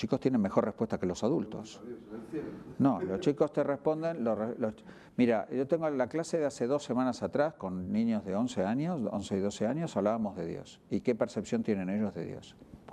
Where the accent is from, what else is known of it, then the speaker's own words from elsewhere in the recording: Argentina; also born or lived in Spain; Lo primero, yo soy judío, luego soy argentino y español